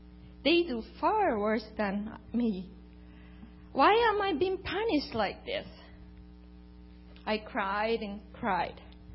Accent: Japan; English is a second language; I'm originally from Japan.

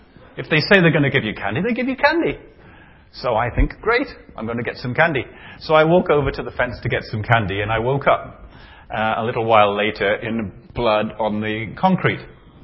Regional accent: Newcastle, North East England, United Kingdom; moved away; which I come from Newcastle. So that's okay. I came from England in 92.

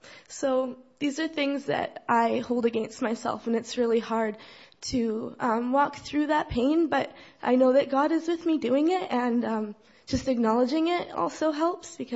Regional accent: Abbotsford, British Columbia, Canada; born there; I was born in Abbotsford. I was raised in a Christian home

